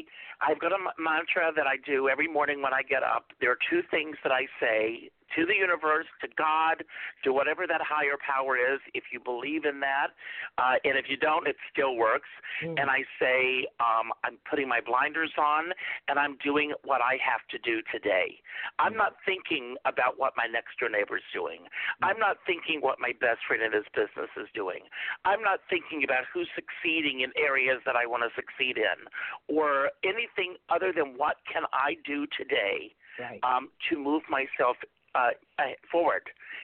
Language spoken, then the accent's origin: English; Conway, South Carolina, United States; who would have thought that this little kid growing up in Conway, South Carolina, watching Cinderella once a year on television, would be friends with her?